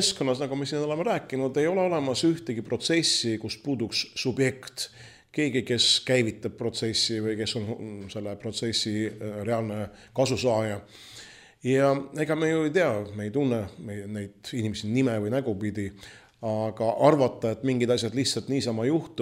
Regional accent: Tallinn, Harju County, Estonia; mina kasvasin Mustamäel, käisin Kännu Kukka juures koolis

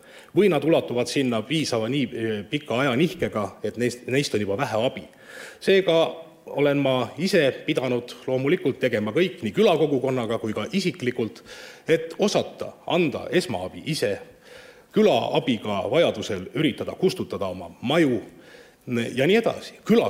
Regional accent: Tartu, Tartu County, Estonia; kuigi ma olen ikkagi sündinud ja selles mõttes loen ennast põliseks liivimaalaseks, ehk ma olen tartlane, siis hetkel elan ma 30 kilometrit Tallinnast.

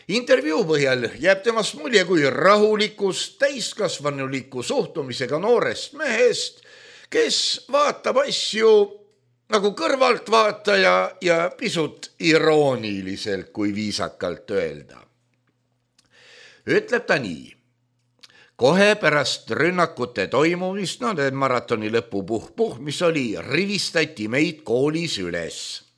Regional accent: Russia; meid on siin mitu inimest, kes on pärit Venemaalt.

